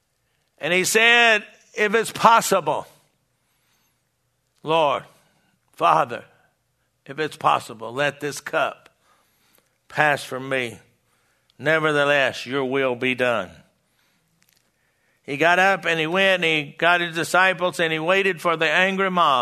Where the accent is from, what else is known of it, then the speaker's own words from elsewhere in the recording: Texas, United States; now in Oklahoma, United States; I was raised in Texas, and here in Oklahoma, you know this.